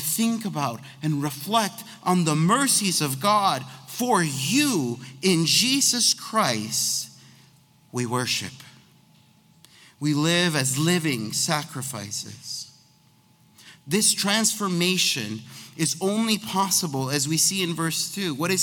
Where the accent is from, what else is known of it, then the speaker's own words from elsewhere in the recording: Chicago, Illinois, United States; Because we grew up in Chicago. So what's going on in Chicago in January? It's cold and there's a bunch of snow everywhere.